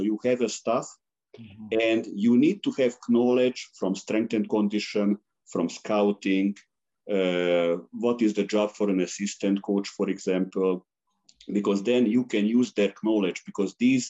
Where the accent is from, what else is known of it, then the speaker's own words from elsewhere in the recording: Serbia; English is a second language; So, you know, I'm coming from Serbia, and when I was a child, we had so much great results in Yugoslavia in basketball.